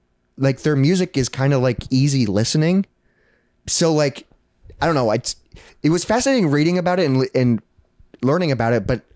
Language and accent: English; Iowa, United States; We're from Iowa